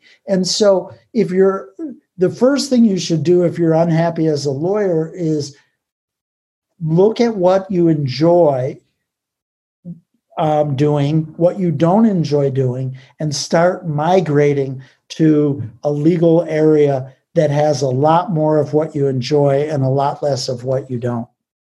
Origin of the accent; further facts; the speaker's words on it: Michigan, United States; now in Seattle, United States; I'm from Michigan. And when I moved out to Seattle, people would say things like